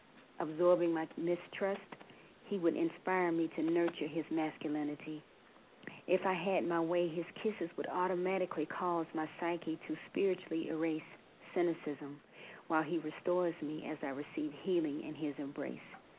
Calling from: South Carolina, United States; South Carolina.

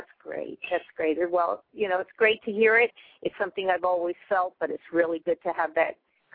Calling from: Puerto Vallarta, Jalisco, Mexico; I'm calling from Puerto Vallarta, Mexico.

